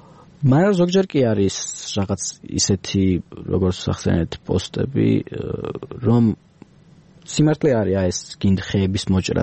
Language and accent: Georgian; Tbilisi, Georgia; born there; მაგრამ მე რაც ცხოვრობ, მე რაც დავიბადე, დიდად მწვანე არ იყო და ეხა საერთოდ არ ვიცი რა ემსგავსება თბილისი ამდენი ხეების მოჭრით